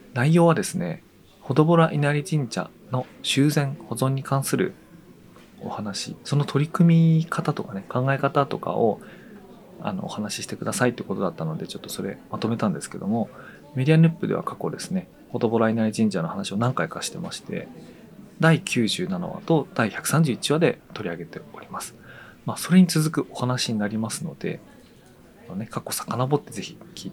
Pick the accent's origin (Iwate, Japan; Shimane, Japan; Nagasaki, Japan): Iwate, Japan; Tono; moved away as an adult; also born or lived in Sendai; now in Tokyo, Japan; 特にこの近くの塔野高校の近くの下組町というところで生まれまして、その後小中高と塔野で過ごしまして、大学時代は仙台の方におりました。でその後は東京にいて、今まで拠点を置いて仕事をしてますので、もう塔野に住んでいない時の方が長くなってしまったんですけれども、